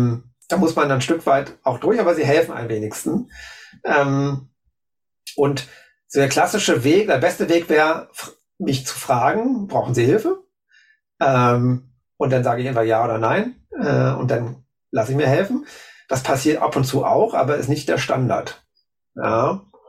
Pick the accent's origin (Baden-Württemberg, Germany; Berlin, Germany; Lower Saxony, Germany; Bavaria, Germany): Berlin, Germany; ich bin Berliner. Ja, also ich bin in Wilmersdorf, wer sich auskennt, ne? Also City, aufgewachsen. Okay. Ja. Bin dann mit 9 Jahren mit meinen Eltern nach Spandau gezogen. Das war damals noch 80er Jahre. Das heißt, damals noch war Spandau Stadtrand und Dorf.